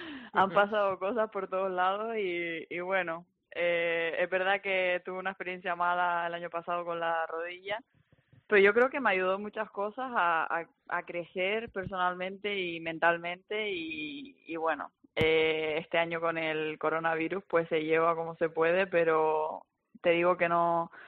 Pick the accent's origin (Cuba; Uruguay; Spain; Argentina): Spain; Canary Islands; estaba en Gran Canaria, ¿no?, de donde yo soy